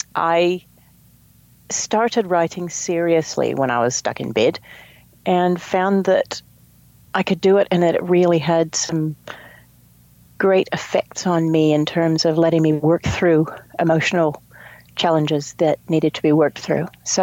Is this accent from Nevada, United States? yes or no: no; California, United States; moved away as an adult; now in New Zealand; I grew up in the Redwoods, just southwest of the San Francisco Bay Area in the Santa Cruz Mountains, and went to veterinary school at UC Davis. Came to New Zealand on holiday 2 years later, was offered a job and stayed.